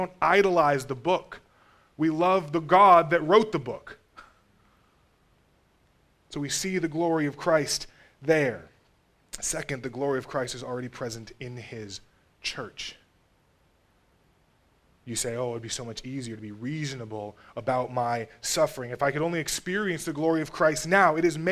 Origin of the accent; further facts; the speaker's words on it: Texas, United States; I wanted to grow jalapeno peppers, because why not? I'm from Texas.